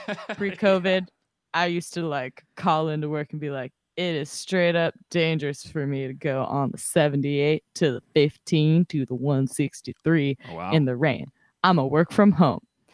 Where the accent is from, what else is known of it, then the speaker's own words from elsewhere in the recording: San Diego, California, United States; rain means I cancel everything because I grew up in San Diego.